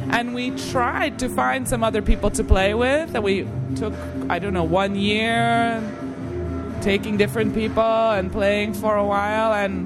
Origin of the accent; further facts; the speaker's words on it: Washington, District of Columbia, United States; born there; now in Czech Republic; I was born in Washington, D.C., in the United States.